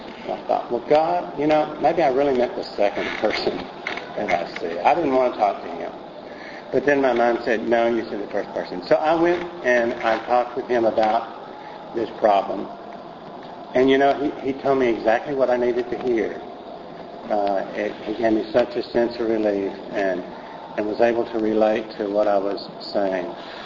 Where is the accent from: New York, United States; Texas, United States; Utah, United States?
Texas, United States; You'll have to remember I'm from Texas.